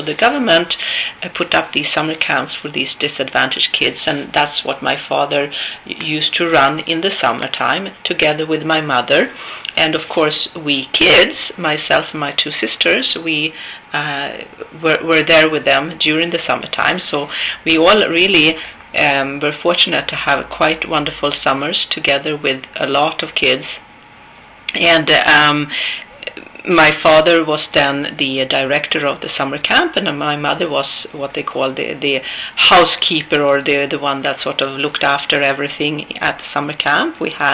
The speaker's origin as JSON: {"language": "English", "country": "Sweden", "tie": "born or raised there", "said": "I'd like to tell you a little bit about myself growing up in Sweden"}